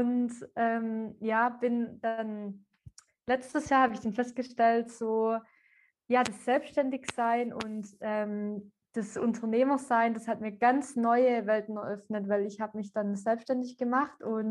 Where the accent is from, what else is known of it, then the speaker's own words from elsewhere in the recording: Ellwangen, Baden-Württemberg, Germany; Ich bin 25 Jahre alt. Ich komme aus Süddeutschland, aus dem Schwabenländle. Das ist eine kleinere Stadt, die heißt Elbangen.